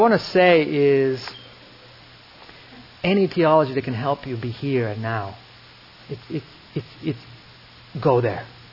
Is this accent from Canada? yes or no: no; Croatia; I grew up in Croatia, and I was sort of Marxist country